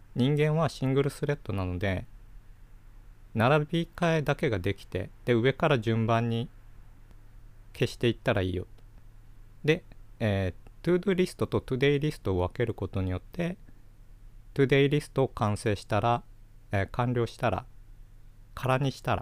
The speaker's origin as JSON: {"language": "Japanese", "region": "Kyushu", "country": "Japan", "said": "普通の僕ら九州人も想像する吹雪なんですけど"}